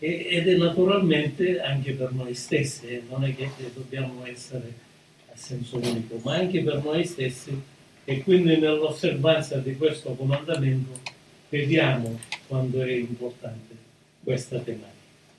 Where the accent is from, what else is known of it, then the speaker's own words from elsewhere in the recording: Sicily, Italy; Permettetemi una licenza, visto che io sono siciliano, anche ai fratelli siciliani